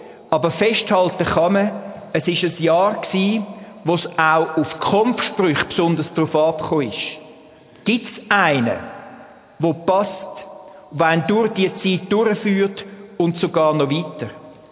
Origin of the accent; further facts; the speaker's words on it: Zurich, Switzerland; Ich bin dort noch in der Primarschule gewesen. Was geheissen hat in Zürich. Die Zusammenstöße, nicht weit weg von dort, wo ich aufgewachsen bin